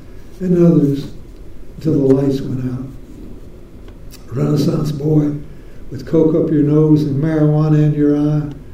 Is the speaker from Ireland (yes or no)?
no; Appalachia, United States; thing was always played at the end of every dance when I was a child. I'm from Appalachia, as you can gather.